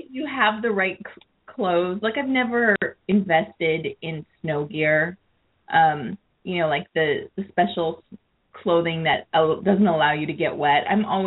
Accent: Seattle, Washington, United States; now in New York, United States; because I grew up in the Seattle area in Washington, and we really, especially if you're closer to the Puget Sound, like I have been most of my life, you really don't get snowfall.

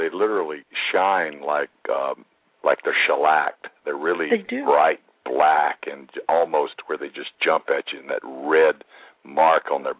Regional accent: the South, United States; because I grew up in the South, too, and I grew up stomping around in the woods and streams and forest

